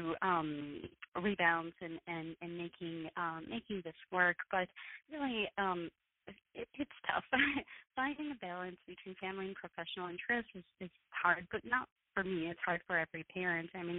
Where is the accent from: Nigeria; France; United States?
France; when I grew up in France